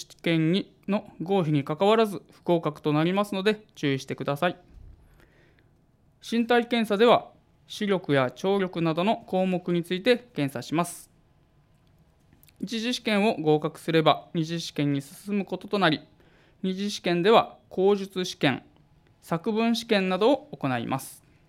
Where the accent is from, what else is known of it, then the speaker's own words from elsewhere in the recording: Ehime, Japan; 私自身愛媛県で生まれて育ちました。